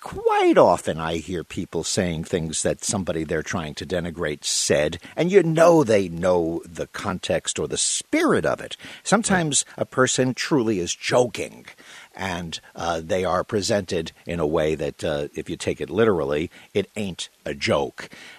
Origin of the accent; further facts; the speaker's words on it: New York, United States; also born or lived in Brooklyn; I grew up on Long Island. I'm originally from Brooklyn, and I spent a lot of my youth in what's called the outer boroughs of right. New York City.